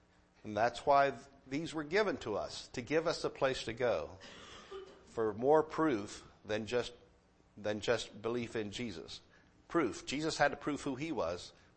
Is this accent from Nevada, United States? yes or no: no; West Virginia, United States; I mean, Paul DeGarmo and I grew up in West Virginia. We're proud mountaineers. We lived along the river.